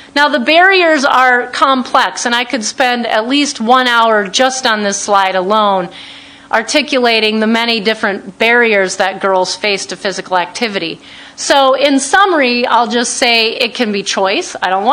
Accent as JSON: {"language": "English", "region": "Missouri", "country": "United States", "tie": "born or raised there", "said": "I grew up in Missouri. They had a very well-oiled machine in terms of soccer league, even when I was little. I moved to St. Cloud."}